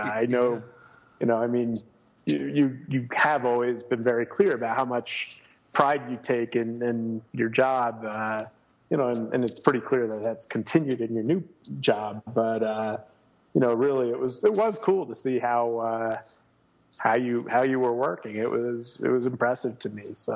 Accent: New Jersey, United States; It's growing up in New Jersey and going to school in Virginia, I certainly never thought that dengue would have any real effect on anything

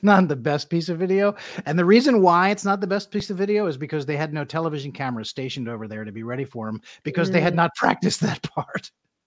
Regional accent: Philadelphia, Pennsylvania, United States; I want to start with something that happened in my hometown, Philadelphia.

